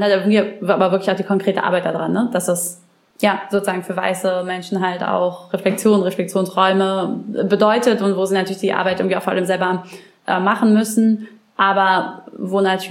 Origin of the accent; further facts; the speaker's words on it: Brandenburg, Germany; Ich komme ja aus Brandenburg und kenne auch viele von diesen kleinen Städten